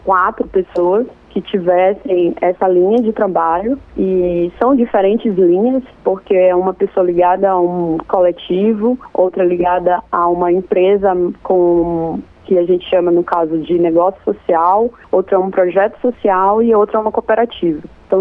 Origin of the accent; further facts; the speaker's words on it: São Luís, Maranhão, Brazil; como eu sou de São Luís, eu resolvi falar das mulheres daqui de São Luís.